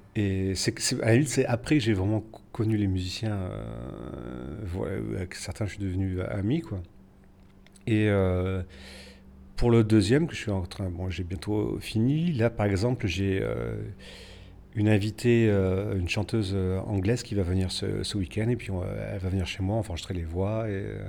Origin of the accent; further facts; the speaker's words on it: Provence-Alpes-Côte d'Azur, France; je suis petit Français qui vient de Provence